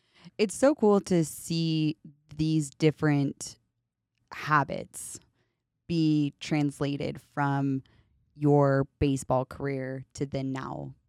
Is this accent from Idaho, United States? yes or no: yes; Idaho, United States; I'm from Idaho. Idahoans are some cutthroat people too.